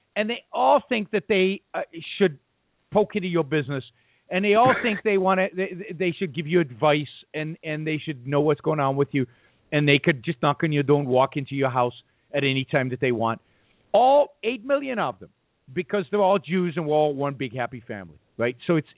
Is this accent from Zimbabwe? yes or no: no; Israel; English is a second language; also born or lived in United States; so I grew up in Israel most of the time. I actually lived outside of Israel. I had two stints outside of Israel, one at about age 6 to 8, and then another one from 14 to 16. And when I was 14 to 16, I lived in the U.S.